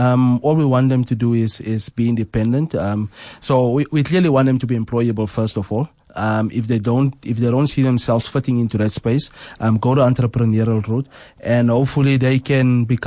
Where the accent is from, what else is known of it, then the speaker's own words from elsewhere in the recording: Westbury, Gauteng, South Africa; I'm actually from Westbury.